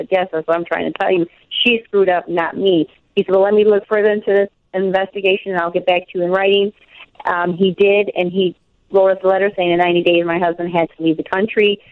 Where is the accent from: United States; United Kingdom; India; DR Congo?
United States; Michigan; born there; Yes, I was born here in the United States in Michigan.